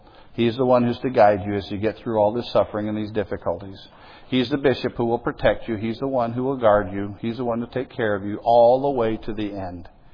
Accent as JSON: {"language": "English", "region": "Illinois", "country": "United States", "tie": "born or raised there", "said": "I grew up in Illinois."}